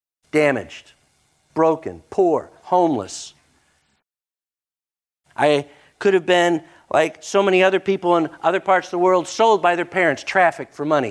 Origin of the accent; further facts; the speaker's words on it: Texas, United States; born there; being born in the United States and West Texas.